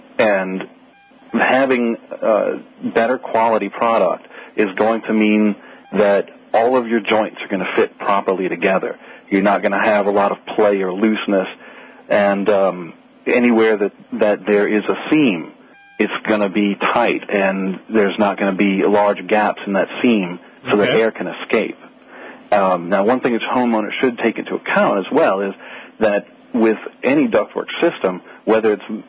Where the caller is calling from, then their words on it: New Orleans, Louisiana, United States; From Algiers Point.